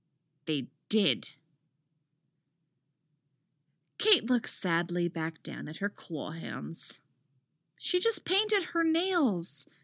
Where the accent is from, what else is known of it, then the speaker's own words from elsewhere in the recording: England, United Kingdom; Also, I'm British, and I've never figured out the Legos thing, so sorry.